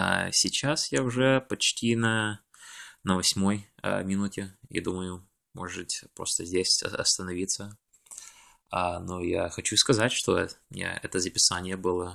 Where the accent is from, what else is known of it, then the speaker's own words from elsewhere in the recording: Russia; moved away; он говорит лучше, чем я, потому что он был старше, чем меня, когда он из России приехал. Но я, у меня акцента почти никто не знает, что у меня акцента нету русского.